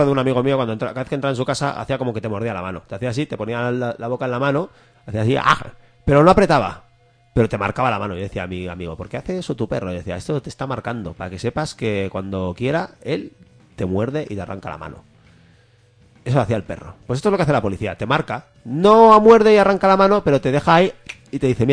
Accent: Spain; Soy español

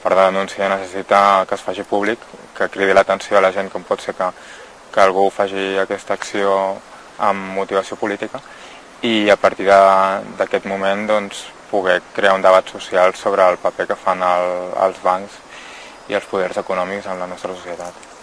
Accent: Vilanova i la Geltrú, Catalonia, Spain; born there; now in Barcelona, Spain; vaig néixer a Vilanova i la Geltrú, ara fa 32 anys, i bueno, fa dos o tres anys aquí a Barcelona, que és on he viscut els darrers 10 anys

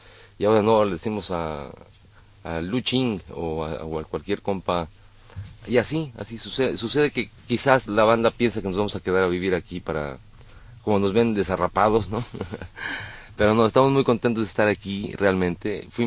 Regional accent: Mexico; Ah, bueno, somos de México. En el fondo somos de donde estamos. Ahorita somos catalanes un poco, ¿no? Pero vivimos en la Ciudad de México, particularmente en el sur de la Ciudad de México

